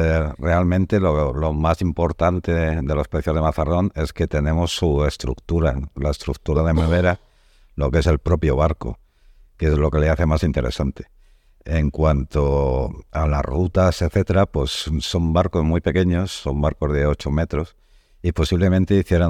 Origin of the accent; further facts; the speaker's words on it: Madrid, Community of Madrid, Spain; moved away as an adult; now in Cartagena, Spain; yo soy licenciado por la Universidad Autónoma de Madrid, o sea que soy de Madrid.